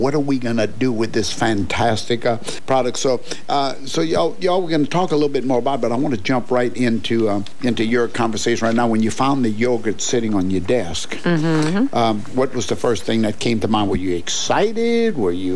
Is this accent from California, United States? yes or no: no; St. James Parish, Louisiana, United States; coming from St. James Parish and growing up on Cabanossi Plantation, we got used to yogurt very early in life